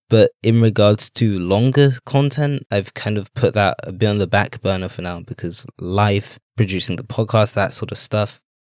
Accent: United Kingdom; accent: British; I'm just going to say it in my regular British accent.

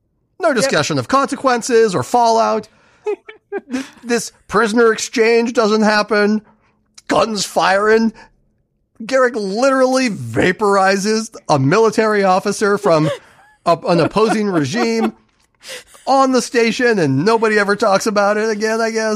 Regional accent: United States; I mean, as an American, I am entirely on board with that.

